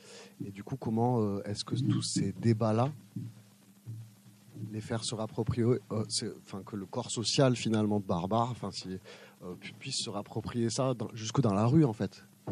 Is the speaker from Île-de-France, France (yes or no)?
no; Occitanie, France; also born or lived in Algeria; je suis franco-algérien, une mère gasconne et un père algérien. Et donc, je suis né en Algérie, donc je connais bien l'Algérie, mais bon, je suis arrivé jeune dans le Gers.